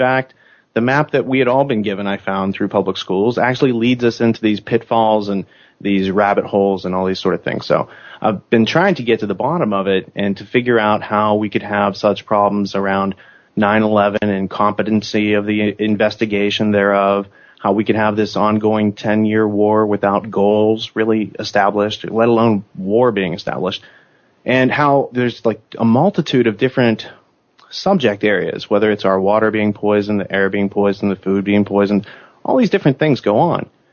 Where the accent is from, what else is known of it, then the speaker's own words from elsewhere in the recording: Pennsylvania, United States; He's from Western Pennsylvania. I'm from Western Pennsylvania.